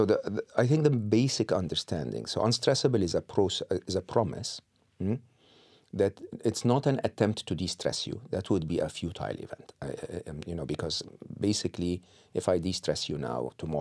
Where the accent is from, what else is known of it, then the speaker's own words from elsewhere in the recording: Egypt; I'm born and raised in Egypt, public school, public university in Egypt.